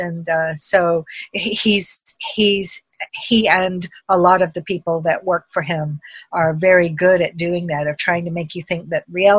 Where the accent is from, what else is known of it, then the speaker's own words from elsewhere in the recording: the South, United States; growing up in the South and sort of the really funny stories from my childhood.